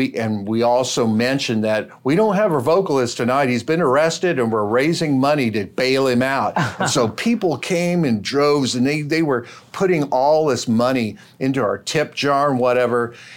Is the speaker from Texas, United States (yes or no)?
yes; McAllen, Texas, United States; After I'd been, I was born and raised in McAllen, and when school was out, mm-hmm. I stayed behind for about a year working for my dad.